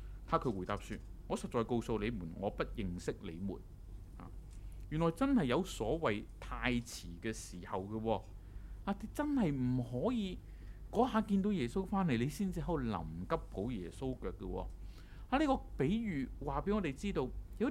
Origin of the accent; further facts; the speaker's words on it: China; 你知道我哋中國人咧，我哋一般都係以勤勞工作見稱嚇